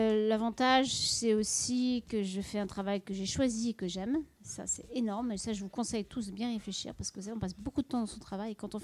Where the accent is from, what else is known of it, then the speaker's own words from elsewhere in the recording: Paris, Île-de-France, France; now in Amiens, France; je ne suis pas originaire d'Amiens, je suis originaire de Paris, mais je vis à Amiens depuis longtemps